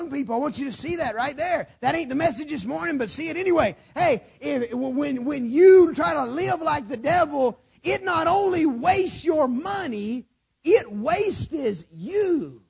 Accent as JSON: {"language": "English", "region": "Alabama", "country": "United States", "said": "Every now and then it shows that I'm from Alabama. Just every now and then. Just every now and then I let it slip."}